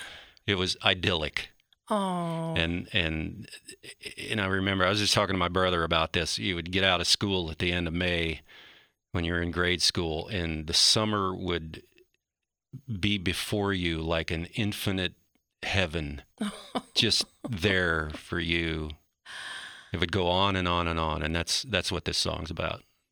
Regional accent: Dayton, Ohio, United States; I grew up in Belmont, part

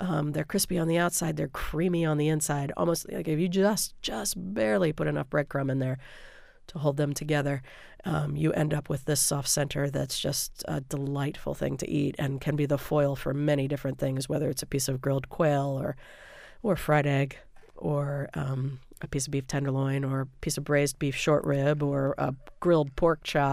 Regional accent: the South, United States; I never had them when I was a kid growing up in the South, again, because my mother is from Pennsylvania and didn't cook in a Southern way

